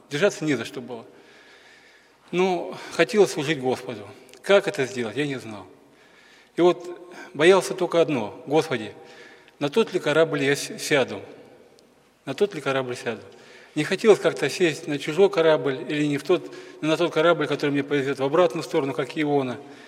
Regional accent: Tutonchany, Krasnoyarsk Krai, Russia; я из Ивентии, поселок Тутанчаны. Это вот, если кто знает, есть центр России, поселок Тура, есть там река Нижняя Тунгусская. И по Нижней Тунгуске вниз 450 километров. Я как раз живу ровно посередине от Туруханска и от Туры.

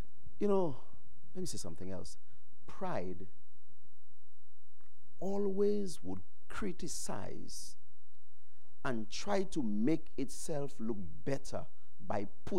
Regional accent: China; moved away; You know, we're from China originally. And the Chinese have a wonderful way of humility.

